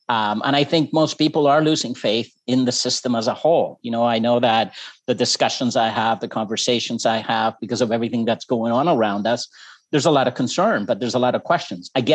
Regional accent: Chile; now in Canada; I am from Chile, married a Canadian gal from Newfoundland.

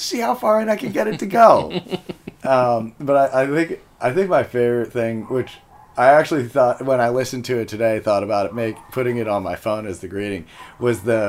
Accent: Pittsburgh, Pennsylvania, United States; also born or lived in New Jersey; I was born in New Jersey, but I primarily grew up in Pittsburgh.

